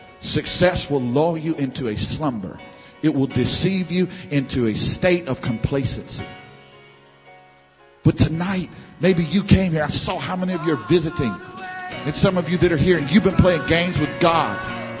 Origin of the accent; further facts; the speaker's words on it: Baton Rouge, Louisiana, United States; I came all the way from Baton Rouge, Louisiana.